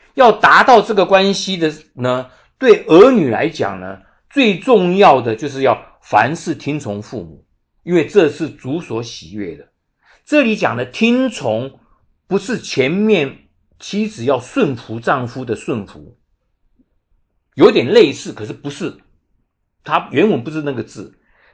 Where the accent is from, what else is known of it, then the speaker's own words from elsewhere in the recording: China; 我们中国做父母的这点是常常是缺乏的。我们中国做父母，中国人做父母的呢，我记得我小时候也是这样子长大的